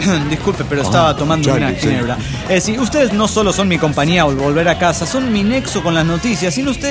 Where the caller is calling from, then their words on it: Córdoba, Argentina; de Córdoba, Argentina.